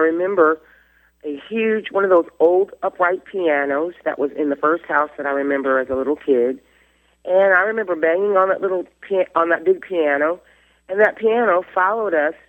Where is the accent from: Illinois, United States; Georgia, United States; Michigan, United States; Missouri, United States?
Michigan, United States; Jackson; born there; Well, I was born originally in Jackson, Michigan.